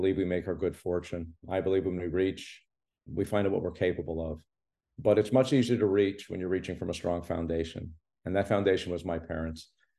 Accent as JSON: {"language": "English", "town": "Montreal", "region": "Quebec", "country": "Canada", "tie": "born or raised there", "said": "I grew up in Montreal, no connection to the entertainment business whatsoever"}